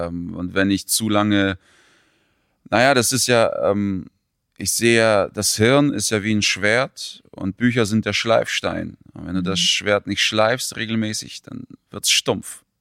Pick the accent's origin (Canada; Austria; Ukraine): Ukraine; also born or lived in Kazakhstan / Germany; now in Norway; Ich bin in Kasachstan geboren, ich bin in der Ukraine aufgewachsen, dann habe ich jetzt hier in Deutschland gelebt, jetzt lebe ich in Norwegen